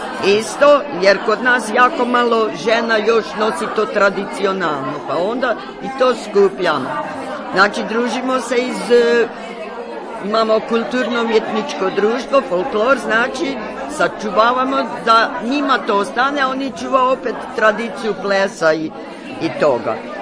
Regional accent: Kalinovac, Koprivnica-Križevci County, Croatia; born there; Nisam, ja sam rođena u Kalinovcu, a u data u Ferdinandovcu.

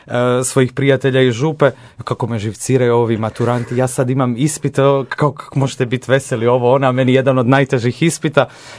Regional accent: Zagreb, City of Zagreb, Croatia; dolazim iz Župe Ivana 23. Pape u Zagrebačkoj Dubravi.

